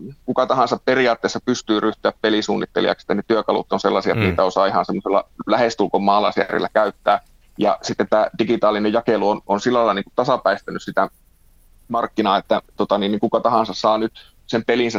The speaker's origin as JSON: {"language": "Finnish", "town": "Kaustinen", "region": "Central Ostrobothnia", "country": "Finland", "tie": "born or raised there", "said": "mäkin itse Kaustiselta, kun olen lähtöisin, niin löydän monta sellaista niinku yhtymäkohtaa tähän synnynpitäjään"}